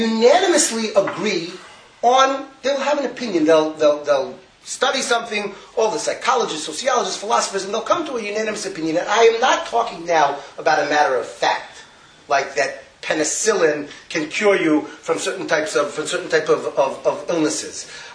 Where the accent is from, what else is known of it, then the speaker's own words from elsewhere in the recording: Baltimore, Maryland, United States; And I can tell you, I grew up in Baltimore